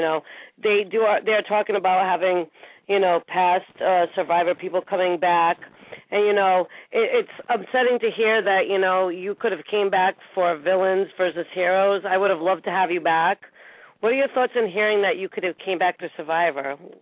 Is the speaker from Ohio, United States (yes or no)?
no; Rhode Island, United States; maybe I'm a little partial because I am from Rhode Island and I have to root for, you know, a true Rhode Islander.